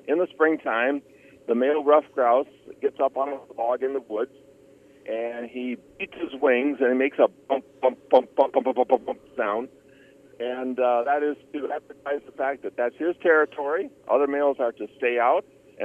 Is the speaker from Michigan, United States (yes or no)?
yes; Michigan, United States; I grew up in Michigan.